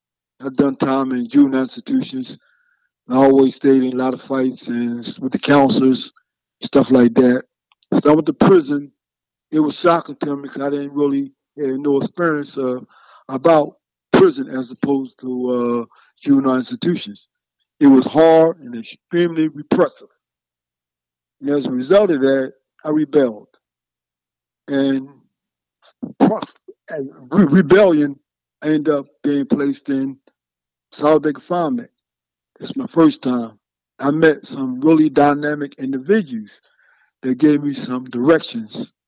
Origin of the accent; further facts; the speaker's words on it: Philadelphia, Pennsylvania, United States; when I first got incarcerated, I was a teenager, growing up in Philadelphia.